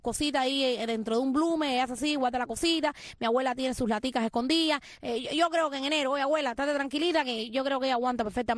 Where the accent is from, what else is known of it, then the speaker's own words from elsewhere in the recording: Cuba; Bueno, en el caso mío, que soy cubana, claro.